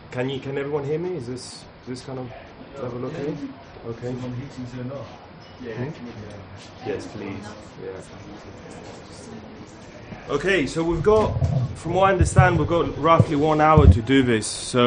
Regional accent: Patras, Western Greece, Greece; There was a high school teacher, Nikos Teboneras, who was actually assassinated in my hometown, in Patras, defending his high school

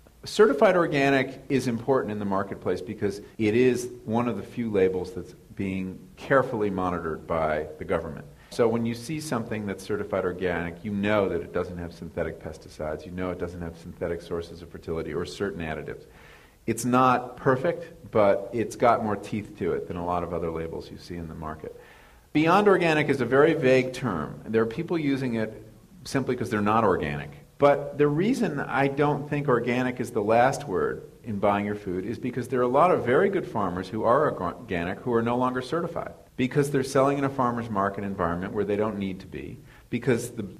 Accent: New England, United States

